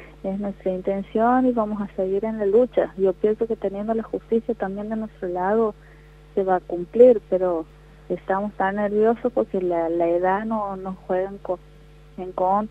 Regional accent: Santiago del Estero, Argentina; aquí en la provincia, somos de Santiago del Estero

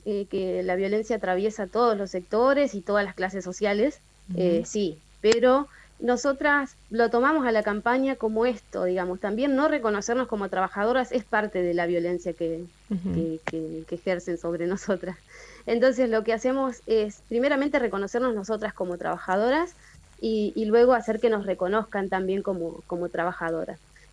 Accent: Santa Elena, Entre Ríos, Argentina; las mujeres de las provincias y de la Argentina profunda, bueno, soy de Santa Elena

